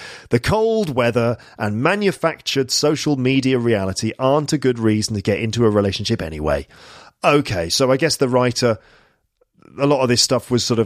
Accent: United Kingdom; as a Brit

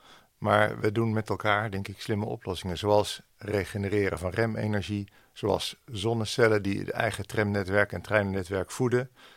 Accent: Friesland, Netherlands; een heel stuk over Friesland, hè, waar ik vandaan kom.

